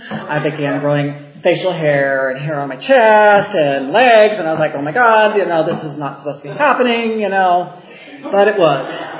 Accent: Terre Haute, Indiana, United States; I grew up in the Midwest, Terre Haute, Indiana, a overgrown farm town.

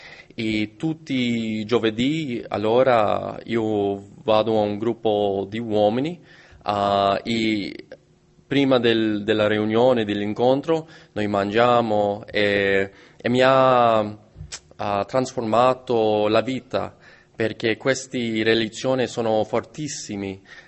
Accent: Washington, District of Columbia, United States; Italian is a second language; sono americano, ma parlo un po' di italiano.

